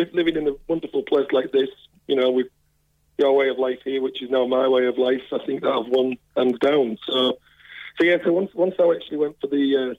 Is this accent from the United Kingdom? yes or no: yes; England, United Kingdom; it's obvious that I speak English, being English.